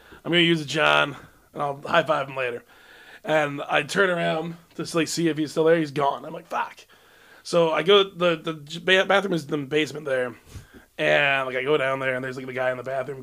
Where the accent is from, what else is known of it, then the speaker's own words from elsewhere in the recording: Bloomington, Minnesota, United States; Like, I'm from Bloomington, Minnesota. What's up? Go Jaguars.